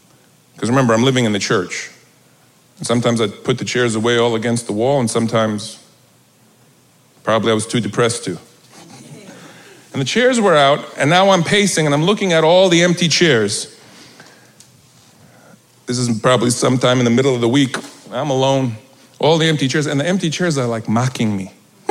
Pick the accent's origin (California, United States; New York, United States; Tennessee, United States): New York, United States; And I'm a New Yorker. I should have known that.